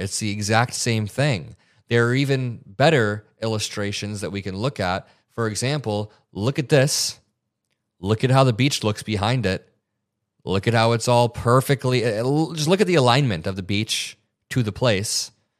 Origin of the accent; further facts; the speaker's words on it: Indiana, United States; I grew up in Indiana, right? So a lot of my friends from high school ended up being MAGA